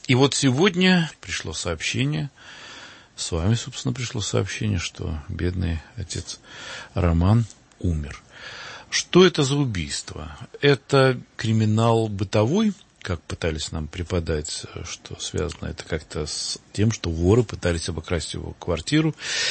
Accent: Odesa, Odesa Oblast, Ukraine; я вырос в Одессе, собственно, родился, да. Там семья и так далее, и так далее. И для меня Украина – это моя страна. Я ее не собираюсь никому отдавать. Я там родился, я там закончил университет.

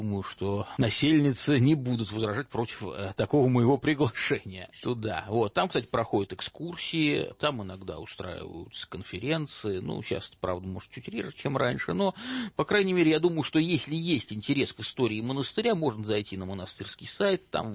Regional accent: Moscow, Russia; Я на секундочку москвич все-таки, да.

